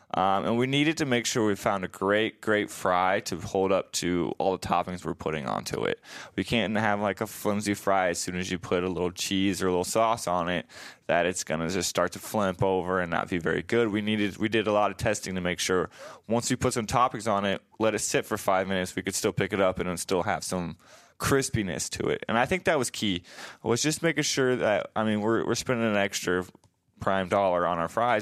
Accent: Omaha, Nebraska, United States; I mean, I grew up in Omaha. I love Omaha. It's a great town. It's a little big town, 100%.

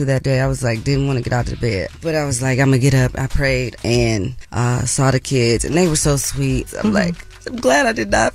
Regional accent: Oakland, California, United States; I'm just like, I'm from Oakland.

